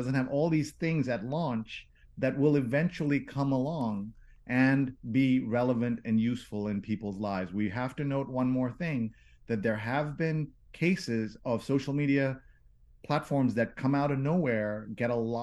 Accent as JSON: {"language": "English", "region": "New York", "country": "United States", "said": "By the way, I'm a New Yorker who loves Philadelphia."}